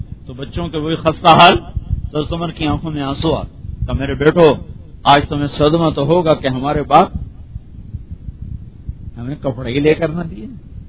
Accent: Sialkot, Punjab, Pakistan; تو میں پھر ویگن میں چلا گیا, سیالکوٹ کا رہنے والا ہوں, ویگن میں بیٹھا تھا

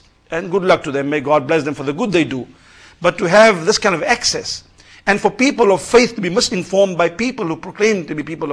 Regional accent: South Africa; I'm from South Africa, and the Dutch Reformed Church in South Africa endorsed apartheid, supported apartheid.

